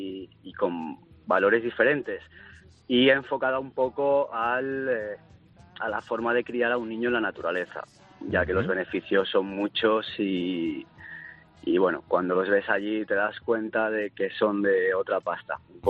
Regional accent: Ponferrada, Castile and León, Spain; born there; Bueno, yo nací en Ponferrada y queda cerca. Está correcto, en el Bierzo.

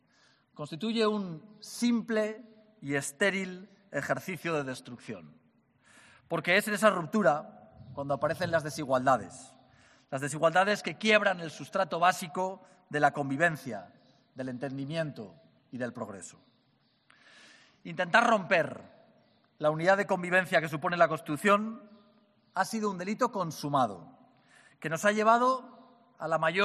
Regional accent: Aragon, Spain; accent: Aragonese; nos permite mostrar hoy nuestro especial acento aragonés

